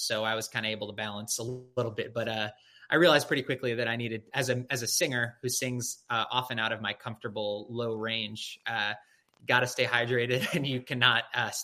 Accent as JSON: {"language": "English", "town": "St. Louis", "region": "Missouri", "country": "United States", "tie": "born or raised there", "said": "Yeah, so I grew up in St. Louis, Missouri. I grew up in Jewish summer camps."}